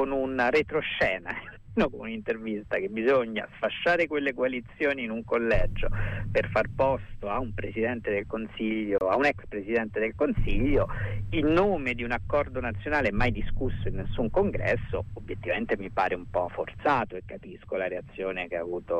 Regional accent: Rome, Lazio, Italy; non io che sono romano e nemmeno altri romani

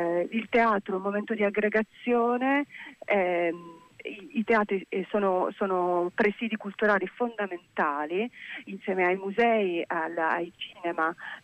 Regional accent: Milan, Lombardy, Italy; io vengo da Milano, esatto

